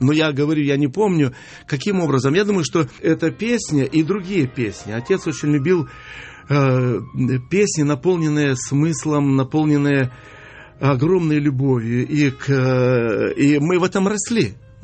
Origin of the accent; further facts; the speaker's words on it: Dinskaya, Krasnodar Krai, Russia; Да, я сам с Кубани, станица Динская.